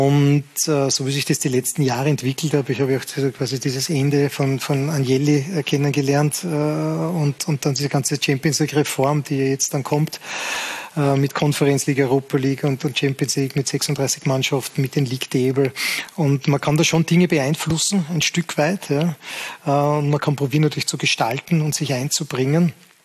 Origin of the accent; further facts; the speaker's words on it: Austria; Ich glaube, dass es wichtig ist, dass wir als Österreicher da unseren Beitrag leisten quasi.